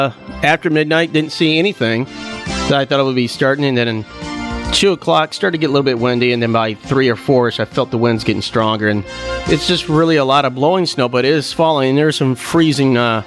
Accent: Deckerville, Michigan, United States; So Wayne's Auto out there in Deckerville, my hometown.

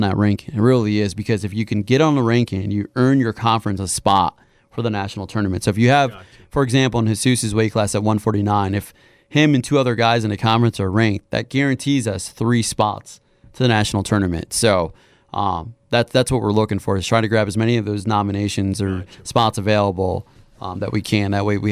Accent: Wauseon, Ohio, United States; Wauseon, not too far from here at all.

